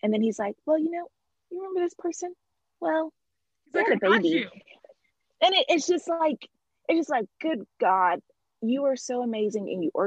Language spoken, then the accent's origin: English; California, United States; So we're from California. So I've lived on the West Coast. Okay. I've lived in the South. I've never lived on the East Coast.